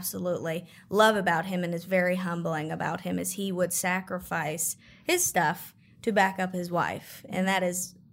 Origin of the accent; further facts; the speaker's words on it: Pittsburgh, Pennsylvania, United States; since I'm from Pittsburgh, I never knew that I was going to see myself being with somebody extremely country.